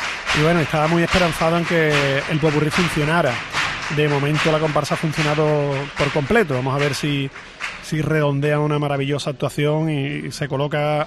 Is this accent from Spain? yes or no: yes; Cádiz, Andalusia, Spain; a todos los que somos gaditanos y sentimos esta tierra en nuestro interior desde nuestra cuna, y hemos estado algún que otro tiempo alejados de ella por estudios, por familia, por trabajo.